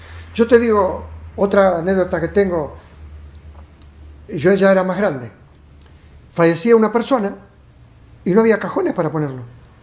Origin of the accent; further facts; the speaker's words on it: Piedrabuena, Santa Cruz, Argentina; born there; Yo en Piedra Clavada nací en Piedrabuena, me llevaron y a los 33 años salí recién de ahí.